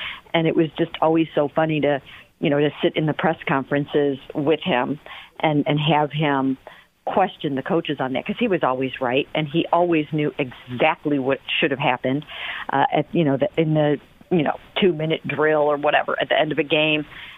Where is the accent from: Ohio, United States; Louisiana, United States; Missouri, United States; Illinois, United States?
Ohio, United States; Cleveland; way, way back when I was just starting out here in Cleveland, in this business, in my hometown